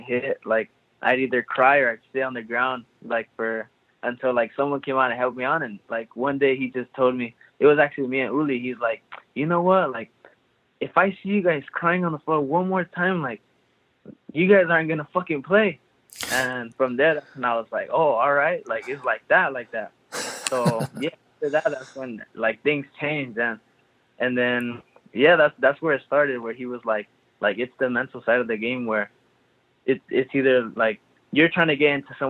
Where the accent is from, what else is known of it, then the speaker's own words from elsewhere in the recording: Los Angeles, California, United States; Yeah, I grew up in South Central LA.